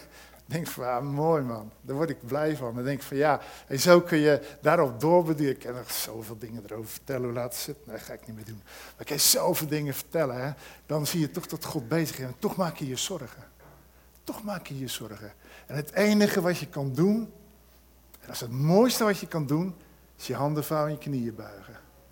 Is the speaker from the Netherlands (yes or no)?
yes; Rotterdam, South Holland, Netherlands; Ik kom uit Rotterdam, hè, dus dan weet je niet precies hoe dat zit.